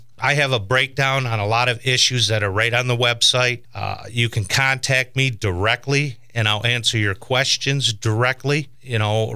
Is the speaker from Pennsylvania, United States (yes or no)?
no; Flint, Michigan, United States; also born or lived in Saginaw; Well, originally, I was born in Saginaw, Michigan. I grew up in Flint.